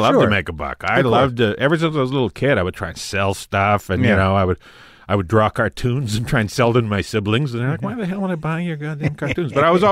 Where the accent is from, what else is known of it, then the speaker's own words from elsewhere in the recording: Saskatchewan, Canada; I grew up in the, it's called Northern Saskatchewan